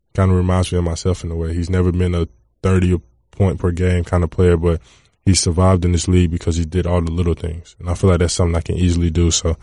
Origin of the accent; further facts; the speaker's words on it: Atlanta, Georgia, United States; It was great. You know, I grew up in the suburbs, kind of. I went to school in the city. Great city. My favorite city.